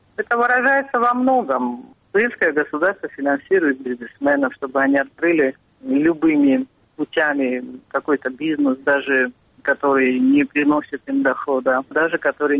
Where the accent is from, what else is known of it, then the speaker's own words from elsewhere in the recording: Sukhumi, Abkhazia, Georgia; moved away; родилась и выросла в Сухуми, я вообще абхазская, этническая.